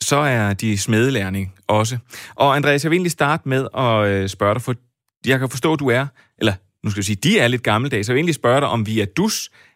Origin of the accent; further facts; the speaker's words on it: West Jutland, Denmark; Men det er, fordi jeg kommer fra Vestjylland.